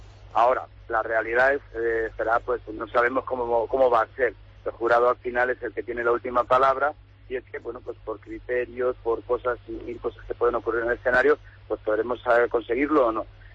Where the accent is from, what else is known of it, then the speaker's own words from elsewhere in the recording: Toledo, Castilla-La Mancha, Spain; somos toledanos, estamos en Toledo